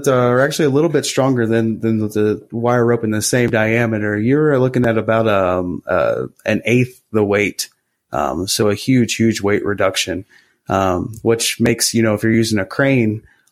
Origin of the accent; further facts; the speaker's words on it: Morgantown, West Virginia, United States; started throwing out resumes in my hometown of Morgantown, West Virginia, started throwing out resumes all over the place, just trying to get on somewhere.